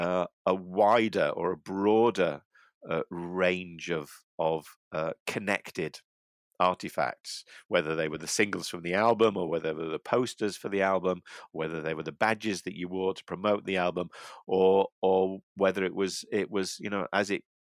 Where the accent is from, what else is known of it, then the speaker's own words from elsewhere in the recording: Liverpool, North West England, United Kingdom; My parents were from Liverpool, in fact, and up to the age of 11, until I went to grammar school, all of my experience of a large city was based around Liverpool, and I grew up in the 60s